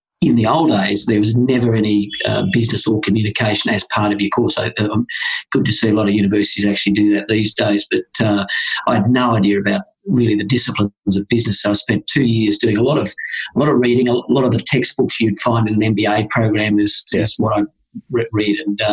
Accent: Queensland, Australia; So I grew up in Western Queensland on a sheep and cattle station

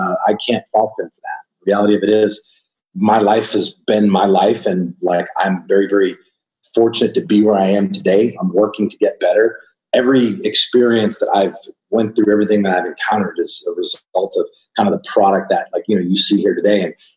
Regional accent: Boston, Massachusetts, United States; I'm from Boston. That's where I grew up. That's where I went to school.

